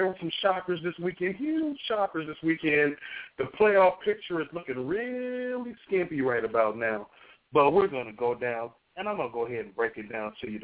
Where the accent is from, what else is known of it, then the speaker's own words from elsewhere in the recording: Chicago, Illinois, United States; The Philadelphia Eagles facing off against my hometown, the Chicago Bears.